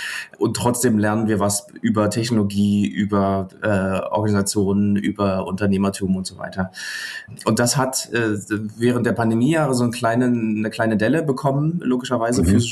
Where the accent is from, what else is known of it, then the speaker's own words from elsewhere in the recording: Leipzig, Saxony, Germany; Also ich bin in Leipzig geboren, 87, also sozusagen genau diesen Bruch irgendwie so gerade noch mitgenommen oder gefühlt nicht bewusst mitgenommen, trotzdem irgendwie aufgesogen. Bin dann auch in Leipzig groß geworden, zur Schule gegangen, Abitur gemacht